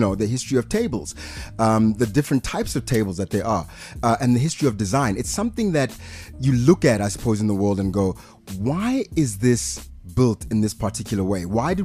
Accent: Pretoria, Gauteng, South Africa; I grew up in Pretoria. I say Pretoria because people are like, but which Gassi specifically? Mamelodi, Soshanguve, Harankua. I'm from all the Gassis.

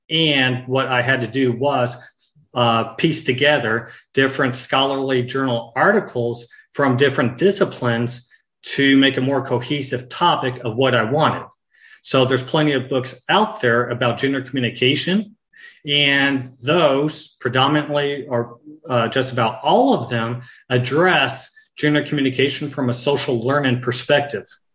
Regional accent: Bedford, Texas, United States; I grew up in Texas, in Bedford, Texas, which isn't too far away from the DFW airport. My mom was a flight attendant for a number of years, so we always had to live close to a large international airport.

